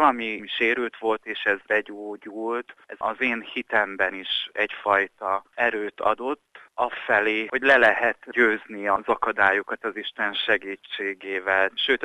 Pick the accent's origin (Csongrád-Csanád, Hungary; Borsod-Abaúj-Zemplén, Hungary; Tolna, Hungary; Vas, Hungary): Borsod-Abaúj-Zemplén, Hungary; Arló; now in Mende, Hungary; Borsod megye északi részén születtem. Arlóba, és a munkám miatt költöztem Mendére.